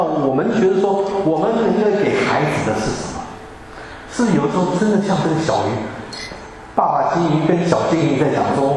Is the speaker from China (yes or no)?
yes; China; 其实我也不例外，我也是中国人。